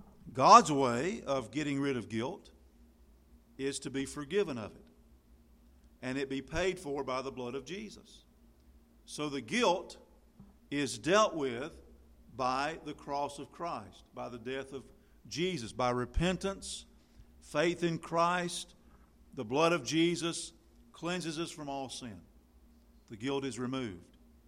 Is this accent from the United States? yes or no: no; Ireland; I'm an Irish person, so I've got to lose my temper.